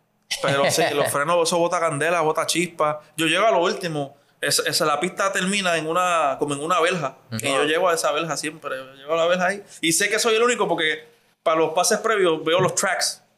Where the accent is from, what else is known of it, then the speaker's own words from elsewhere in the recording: Vieques, Puerto Rico; yo soy originalmente de Vieques. De Vieques.